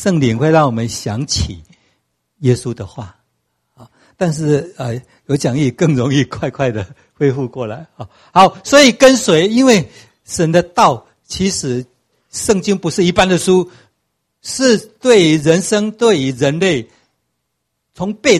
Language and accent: Chinese; Tianwei, Changhua County, Taiwan; 这是我们田尾乡都没有教会